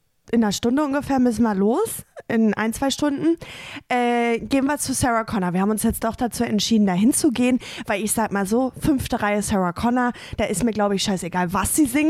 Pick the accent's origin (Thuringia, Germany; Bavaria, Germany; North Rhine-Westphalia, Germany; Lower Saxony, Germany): North Rhine-Westphalia, Germany; Paderborn; ich komme ja aus Paderborn